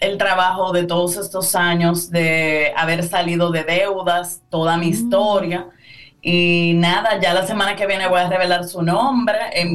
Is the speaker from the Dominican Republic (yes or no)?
yes; Dominican Republic; Como dominicanos somos muy dados a tener todo